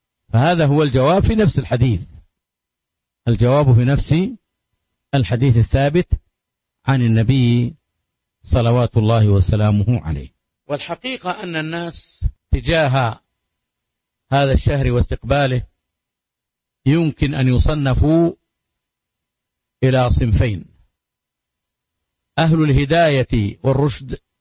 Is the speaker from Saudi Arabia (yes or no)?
yes; Saudi Arabia; بلادنا المملكة العربية السعودية